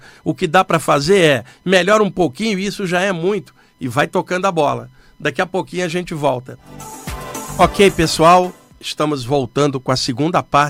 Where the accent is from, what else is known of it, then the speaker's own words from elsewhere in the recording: Rio de Janeiro, Brazil; Não, eu vim da Baixada Fluminense, no Rio de Janeiro. É da onde eu vim